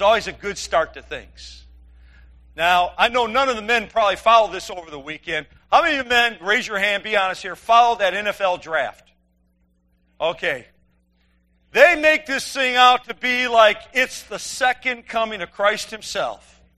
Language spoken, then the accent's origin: English; Detroit, Michigan, United States; Now, we're all from Detroit, so we know better.